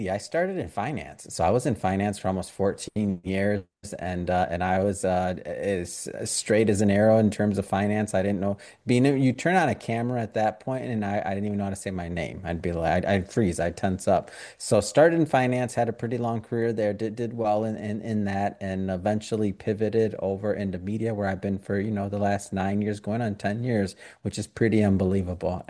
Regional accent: Detroit, Michigan, United States; growing up in Detroit when I was growing up, it wasn't a nice place necessarily like the way it is now

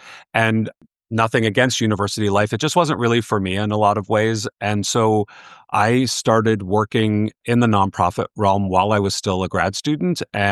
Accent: New York City, New York, United States; And so I grew up in New York City. So, I mean, that's, you don't get much closer to it than that.

